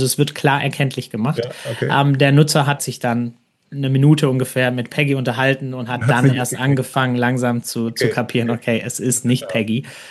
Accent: Stuttgart, Baden-Württemberg, Germany; Ich komme ja hier aus Stuttgart

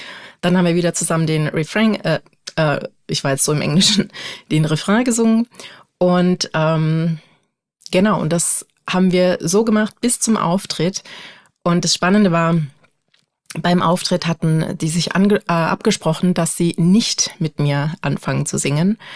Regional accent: Dresden, Saxony, Germany; Ich komme ursprünglich aus Dresden.

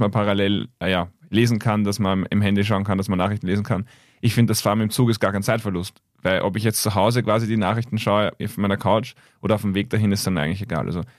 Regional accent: Vienna, Austria; Ich habe vorher schon Org im Vorgespräch gesagt und habe mich sofort als Wiener oder zumindest Ostösterreicher geoutet

